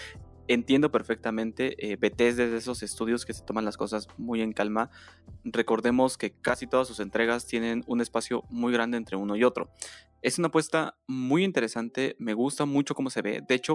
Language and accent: Spanish; Mexico; porque somos mexicanos y hablamos Spanglish, evidentemente.